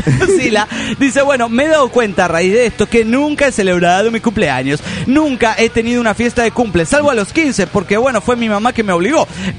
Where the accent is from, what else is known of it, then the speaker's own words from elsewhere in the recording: Lima, Peru; de Lima, Perú.